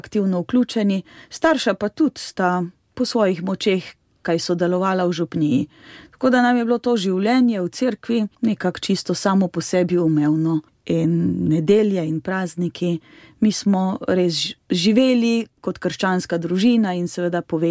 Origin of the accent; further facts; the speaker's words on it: Prevalje, Carinthia, Slovenia; Torej, sem Korošica, moj rojstni kraj so Prevalje, delujem sicer na Ravnah na Koroškem, izhajam iz petčlanske družine, imam še dva starejša brata